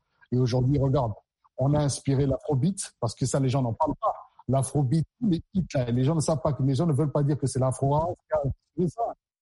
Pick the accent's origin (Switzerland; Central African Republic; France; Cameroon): Central African Republic; born there; même si c'est vrai que je suis né en République centrafricaine, que je m'identifie, comme on dit en anglais, I identify as a black man with no melanin, la réalité reste la suivante. Ma peau reste blanche.